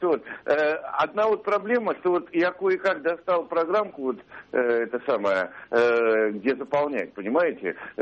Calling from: Saint Petersburg, Russia; я из Санкт-Петербурга.

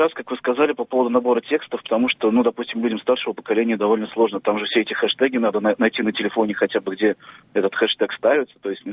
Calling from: Kazan, Tatarstan, Russia

